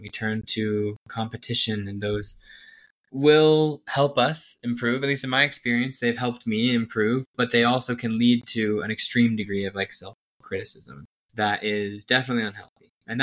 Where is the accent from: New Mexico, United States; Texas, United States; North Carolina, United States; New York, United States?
Texas, United States; I come from Texas, and Allstate there is kind of a big deal